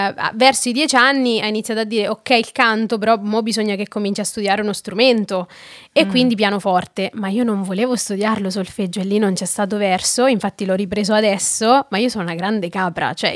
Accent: Montelupone, Marche, Italy; Ho 27 anni, vengo dalle Marche, da un paesino che si chiama Montelupone, che io amo, è bellissimo.

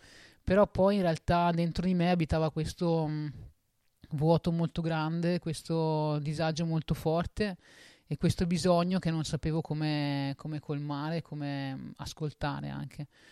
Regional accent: Vicenza, Veneto, Italy; io sono di Vicenza, quindi sono nel nord Italia

